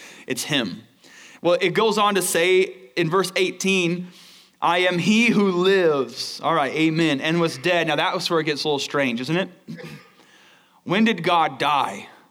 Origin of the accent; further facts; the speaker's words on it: United States; I grew up in America and my parents were nominally Christian.